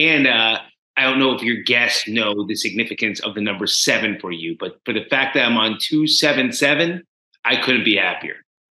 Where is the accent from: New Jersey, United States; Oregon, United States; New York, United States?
New Jersey, United States; Tenafly; Growing up in Tenafly, New Jersey, I was the fat kid.